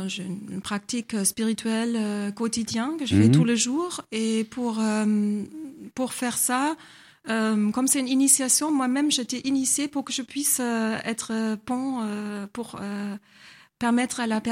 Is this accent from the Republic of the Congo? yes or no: no; Germany; now in France; J'habite maintenant en France, mais je viens d'Allemagne.